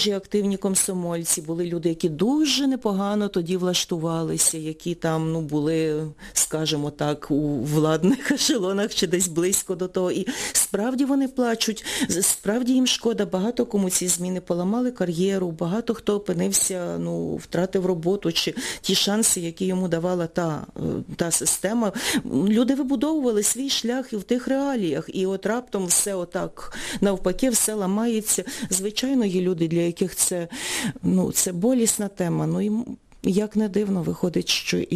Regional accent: Chernivtsi Oblast, Ukraine; born there; Я народилася на Буковині. Батьки – звичайні селяни.

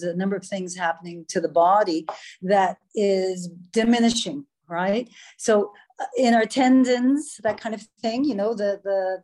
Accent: Canada; moved away as an adult; now in Netherlands; I'm from Canada. I'm a 60-year-old Canadian, and right. I'm living here in the Netherlands now for about 22 years

